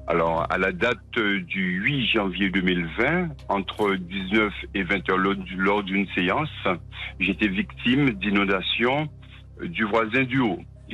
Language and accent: French; Basse-Terre, Guadeloupe; Alors, je suis de la Guadeloupe, région bastérienne, capitale de la Guadeloupe.